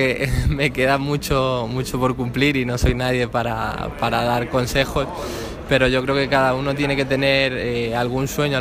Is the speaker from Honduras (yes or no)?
no; Spain; born there; yo también nací en España y tengo orgullo, ¿no?, de tener también la nacionalidad española, porque acogió a mi familia